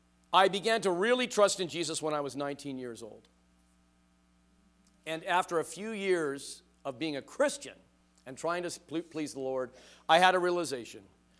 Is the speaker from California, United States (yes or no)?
yes; Van Nuys, California, United States; I grew up in Catholic school. I went to Catholic school grade 1 through the middle of grade 11. I actually, in Van Nuys, St. Bridget of Sweden.